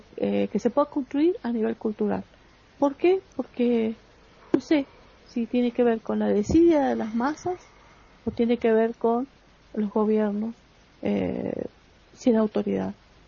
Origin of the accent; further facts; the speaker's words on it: Argentina; qué importante que es el arte en todas sus dimensiones en Argentina, en mi país